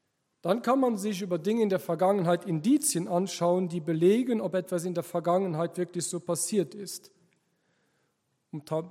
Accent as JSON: {"language": "German", "country": "Luxembourg", "first_language": "Luxembourgish", "second_language": "German", "said": "Und damit ihr auch meine Muttersprache lernt, habe ich euch auf Luxemburgisch was mitgebracht."}